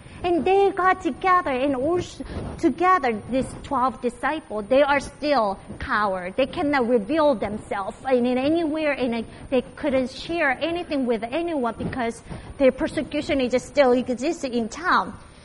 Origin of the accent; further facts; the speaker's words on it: South Korea; accent: Korean; English is a second language; pure American either because I have a Korean accent whenever I speak it in English, right? Can you hear my Korean accent?